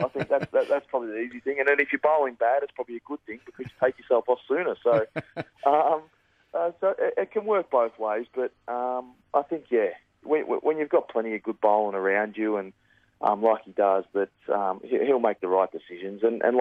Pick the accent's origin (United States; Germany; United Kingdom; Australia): Australia; It's probably one of the biggest series we get to play as an Australian cricketer.